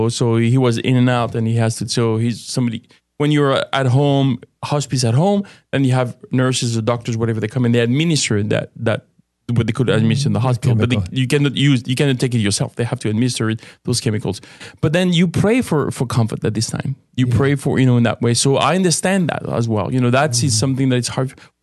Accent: France; So I grew up in France.

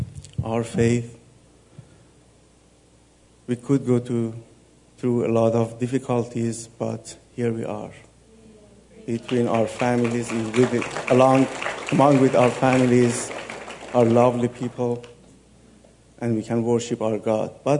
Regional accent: Iran; moved away; My wife, Afruz, we came from Iran. We flee from Iran about 12 years ago because of persecution.

